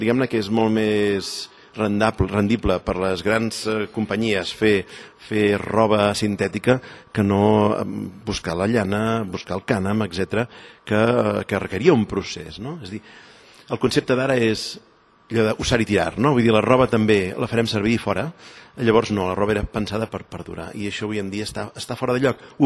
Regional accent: Catalonia, Spain; fins i tot com a catalans, com a pallaresos, com a vallfosquins

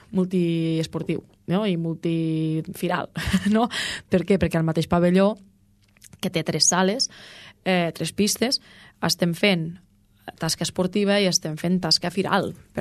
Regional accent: Catalonia, Spain; nosaltres som catalans, defensem el català ultrança

